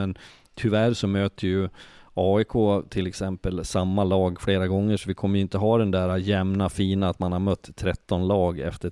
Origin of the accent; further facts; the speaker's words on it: Leksand, Dalarna County, Sweden; varför håller jag på Löven när jag kommer från Leksand?